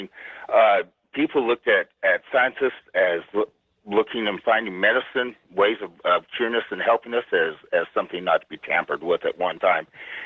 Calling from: Spokane, Washington, United States; I'm calling from Spokane, Washington.

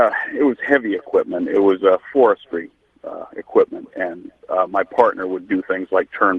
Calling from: Orlando, Florida, United States; Orlando, Florida.

